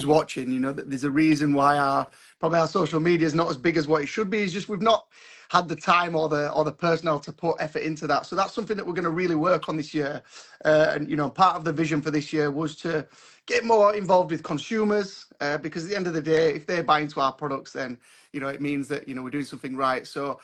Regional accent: Huddersfield, Yorkshire and the Humber, United Kingdom; So I'm from Huddersfield.

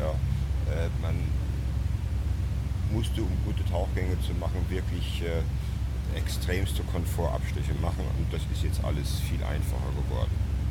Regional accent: Sylt, Schleswig-Holstein, Germany; Ich bin in Sylt aufgewachsen und der ganze Trubel am Strand hat mich oftmals so genervt.

